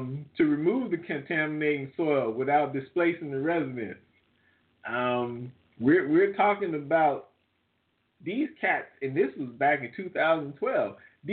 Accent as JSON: {"language": "English", "region": "Indiana", "country": "United States", "tie": "born or raised there", "said": "In the meantime, my home state of Indiana, their soil is toxic."}